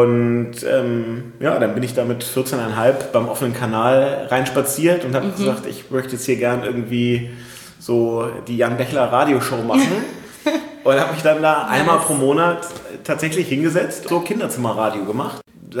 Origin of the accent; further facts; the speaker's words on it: Hamburg, Germany; Ich komme aus Hamburg, genau.